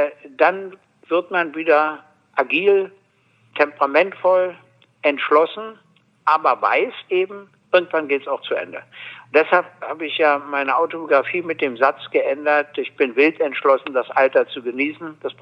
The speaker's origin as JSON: {"language": "German", "region": "Berlin", "country": "Germany", "tie": "born there", "said": "Ich wurde 1948 in Berlin geboren, bin also 72 Jahre alt"}